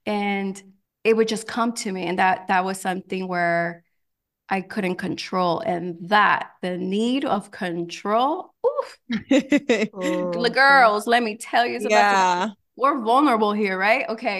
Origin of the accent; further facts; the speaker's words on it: California, United States; Mind you, I'm born and raised in California my whole life, right?